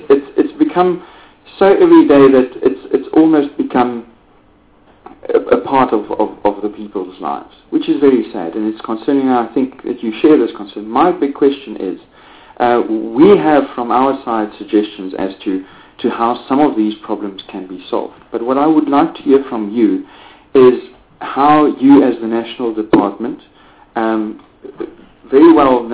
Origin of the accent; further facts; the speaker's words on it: Free State, South Africa; Honourable Chairperson, my question to the Deputy Minister now is very specific to my province. I come from the Free State.